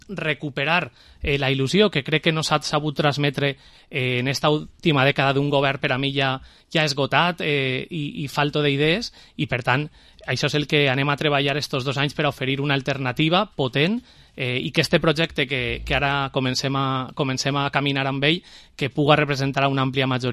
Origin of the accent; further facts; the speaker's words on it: Vila-real, Valencian Community, Spain; vostè me preguntava que per què o què vull jo per al meu poble, ho faig principalment per això. No? A mi m'apassiona Villarreal.